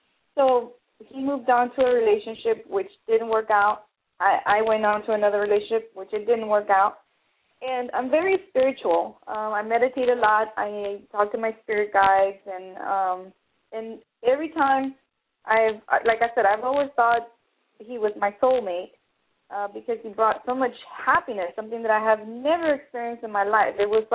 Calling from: California, United States; California.

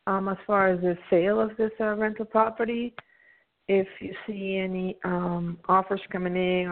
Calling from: Pennsylvania, United States; Pennsylvania.

